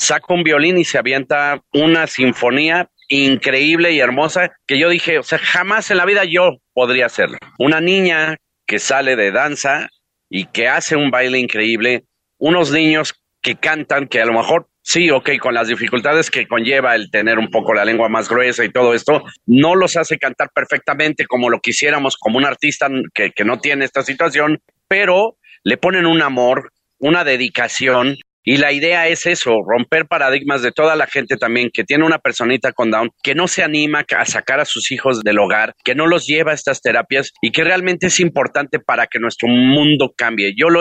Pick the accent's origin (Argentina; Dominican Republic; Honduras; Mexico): Mexico; Bien mexicanos, bien compartidos, bien sensibles, bien conscientes de lo que está pasando.